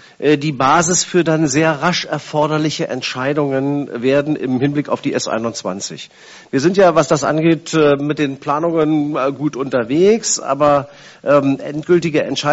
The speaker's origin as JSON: {"language": "German", "region": "Schleswig-Holstein", "country": "Germany", "said": "für uns auch in Ahrensburg und da, wo ich herkomme, eben auch in Stormarn"}